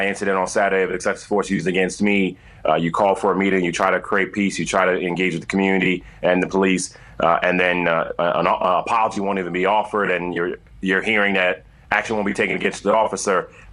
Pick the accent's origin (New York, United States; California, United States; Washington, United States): New York, United States; Bronx; If they see this is happening to someone that's born and raised in the Bronx